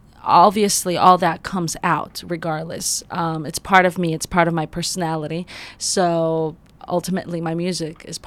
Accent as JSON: {"language": "English", "country": "Greece", "also_born_or_lived": "Los Angeles, United States", "said": "And my dad, I come from Greece."}